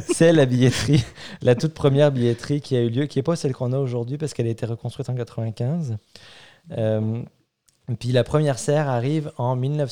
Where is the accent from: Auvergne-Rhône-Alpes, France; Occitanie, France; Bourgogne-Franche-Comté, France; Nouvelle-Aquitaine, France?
Auvergne-Rhône-Alpes, France; Grenoble; born there; je suis né à Grenoble, donc dans les Alpes.